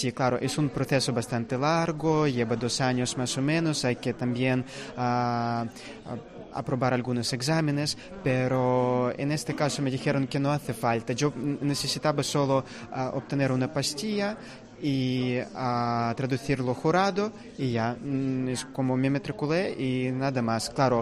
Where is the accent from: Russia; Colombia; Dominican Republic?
Russia; Spanish is a second language; now in Santiago de Compostela, Spain; Hace 2 años, un poco más de 2 años, yo llegué con mi pareja de Rusia por aquí, en España.